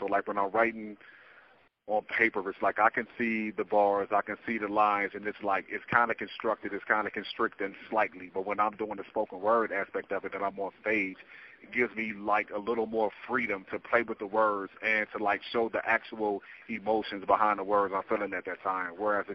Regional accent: Cleveland, Ohio, United States; also born or lived in Lakewood; So I'm from Lakewood, Ohio. I was born and raised on, like, the west side of Cleveland. I eventually ended up in Lakewood, Ohio.

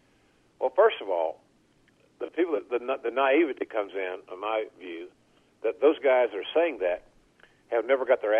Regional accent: Oklahoma, United States; I grew up in the Leroy McGurk territory in Oklahoma as a kid watching TV

